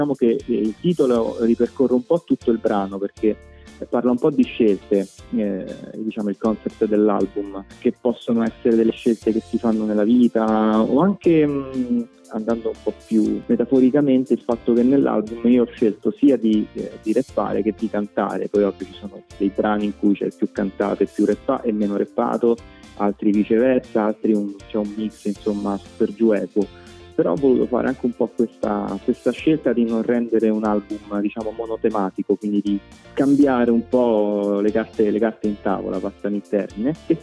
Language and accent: Italian; Rome, Lazio, Italy; parla della mia città natale, che è Roma, e l'abbiamo fatto insieme a un'altra band di Roma che, nonostante il nome, perché si chiamano … sono romanissimi anche loro come me.